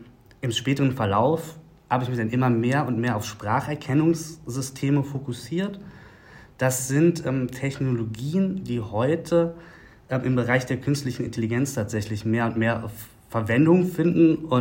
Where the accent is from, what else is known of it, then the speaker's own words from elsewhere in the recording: Berlin, Germany; Ich bin Berliner durch und durch, geboren damals in Berlin-Marzahn. Mehrfach in der Stadt umgezogen, aber wirklich losgelassen hat sie mich nie.